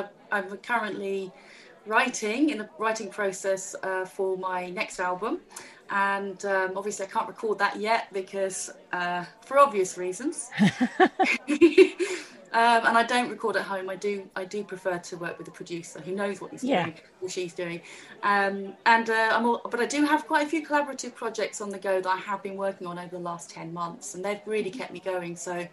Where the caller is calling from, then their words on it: Chorleywood, East of England, United Kingdom; I'm speaking from the wintry bowels of Hertfordshire, on the border of Middlesex, on the Three Rivers, between Middlesex, Berkshire, and Buckinghamshire, sorry, and Hertfordshire. I mean, Chorleywood.